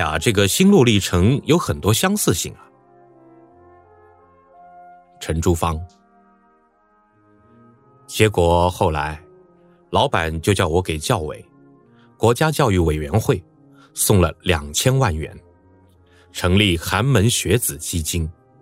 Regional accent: Pingle, Guangxi, China; 我来自一个山沟沟，广西一个叫平乐的高中。我是广东人，逃难到广西，在广西长大的。

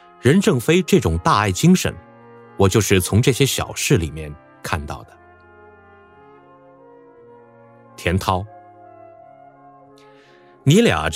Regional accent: Pingle, Guangxi, China; 我来自一个山沟沟，广西一个叫平乐的高中。我是广东人，逃难到广西，在广西长大的。

